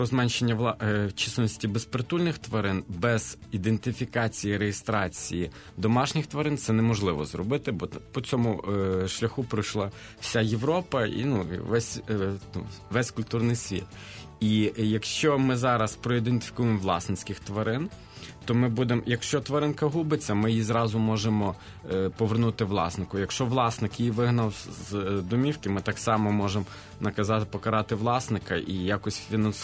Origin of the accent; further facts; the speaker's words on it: Drohobych, Lviv Oblast, Ukraine; Я сам з міста Дрогобича